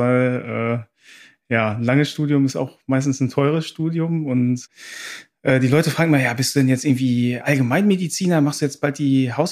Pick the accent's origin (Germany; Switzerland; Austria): Germany; North Rhine-Westphalia; bei uns im Ruhrgebiet kennt man eher nur so Pfannkuchen und so.